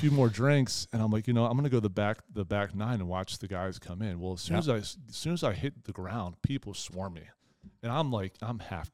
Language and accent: English; Baltimore, Maryland, United States; And I'm being from Baltimore, think about that.